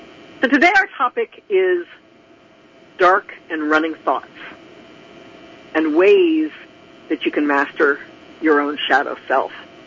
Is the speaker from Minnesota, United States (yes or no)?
no; Albuquerque, New Mexico, United States; I grew up in Albuquerque, and in New Mexico, they have a lot of images